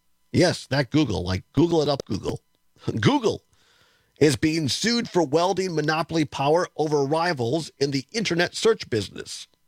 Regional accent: Wisconsin, United States; I grew up out in Southwest Wisconsin, a rural area

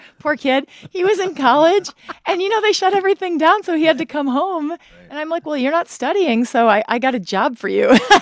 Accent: Kaukauna, Wisconsin, United States; I grew up in Kaukauna, Wisconsin, just south of where we are. I'm a proud ghost.

